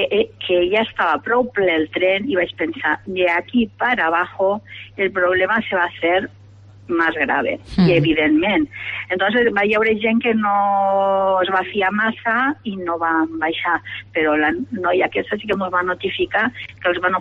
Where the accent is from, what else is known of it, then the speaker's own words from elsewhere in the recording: Benicarló, Valencian Community, Spain; nosaltres som de Benicarló, però no és una reivindicació de Benicarló, és una reivindicació de tota la nostra comarca